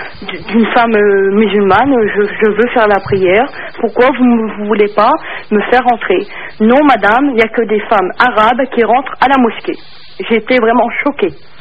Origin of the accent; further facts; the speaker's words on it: France; parce que je suis française. Je n'ai pas le droit de faire la prière comme tout le monde. Non, madame, j'ai dit, moi, j'ai mis mon voile, je suis habillée d'une femme musulmane